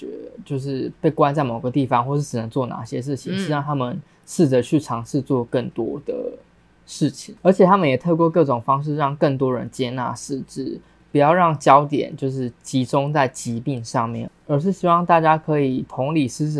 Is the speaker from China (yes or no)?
no; Taiwan; 我想就身为台湾人，应该大家都还蛮喜欢吃板德的